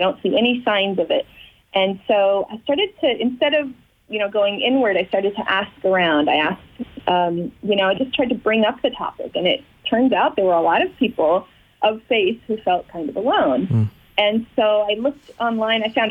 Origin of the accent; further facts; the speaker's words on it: Layton, Utah, United States; Yeah, so I grew up in Layton, Utah, mm-hmm. Which at the time I read some stat was about 95% LDS.